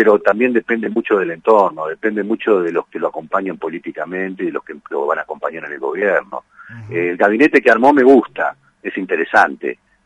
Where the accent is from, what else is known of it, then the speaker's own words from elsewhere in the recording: La Matanza, Buenos Aires Province, Argentina; born there; yo soy de barro, yo nací en La Matanza, yo empecé la política en La Matanza